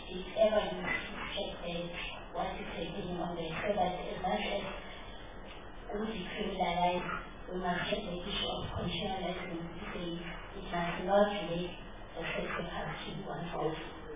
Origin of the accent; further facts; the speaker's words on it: Germany; I'm from Germany.